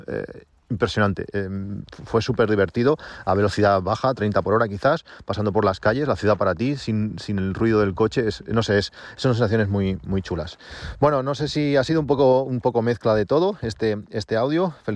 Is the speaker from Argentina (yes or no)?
no; Reus, Catalonia, Spain; ya que a mí me lo entregaron en Barcelona y yo soy de Reus, teníamos 100 y algo kilómetros hasta casa